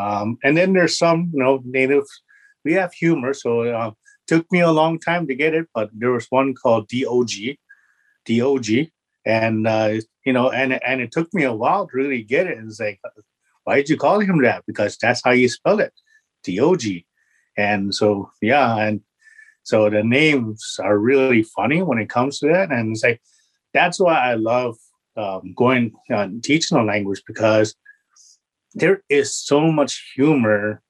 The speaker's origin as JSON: {"language": "English", "town": "Eskasoni", "region": "Nova Scotia", "country": "Canada", "tie": "born or raised there", "second_language": "English", "said": "And English is my second language, you know"}